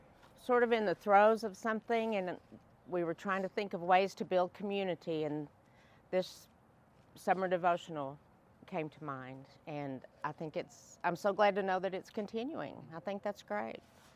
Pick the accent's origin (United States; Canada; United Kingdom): United Kingdom; England; Now, I'm an English person.